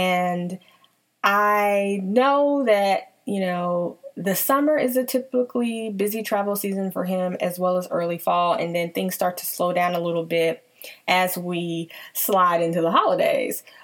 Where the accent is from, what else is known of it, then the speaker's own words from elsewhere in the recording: Nashville, Tennessee, United States; now in Washington, D.C., United States; capital where I live, Washington, D.C., after spending a delightful week in Nashville, Tennessee, my hometown.